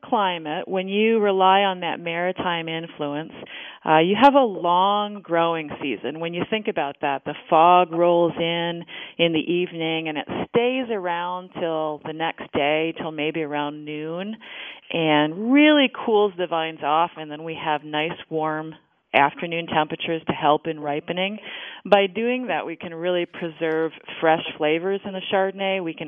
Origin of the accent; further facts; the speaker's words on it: Lansing, Michigan, United States; moved away as an adult; also born or lived in Bellingham, Washington; now in California, United States; I grew up in Lansing, Michigan, of all places, and took a pretty circuitous route here to California. Moved to Bellingham, Washington for a little while and did many things after high school.